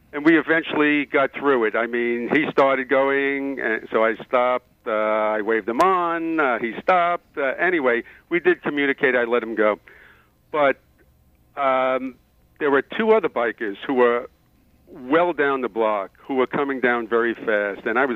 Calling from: Brooklyn, New York, United States; from Brooklyn.

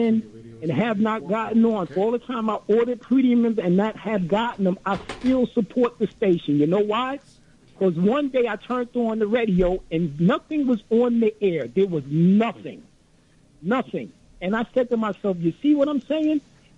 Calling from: Brooklyn, New York, United States; I'm calling from Brooklyn.

